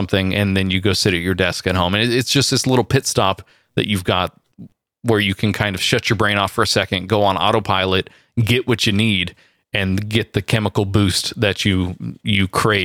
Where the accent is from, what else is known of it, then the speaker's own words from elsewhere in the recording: California, United States; I went from Southern California up back to my hometown near San Francisco